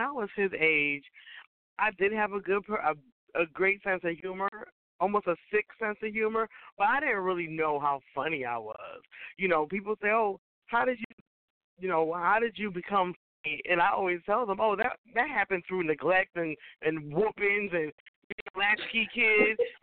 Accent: Stamford, Connecticut, United States; born there; also born or lived in Bridgeport; I was born in the suburbs. I was born in Stanford, Connecticut. So I didn't know that there was other black people around until I moved to Bridgeport.

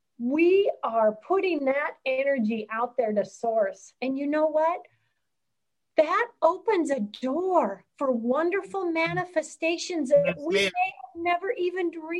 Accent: Centralia, Washington, United States; I am beginning the process of my life's dream to the 8 acres where I grew up in Centralia, Washington.

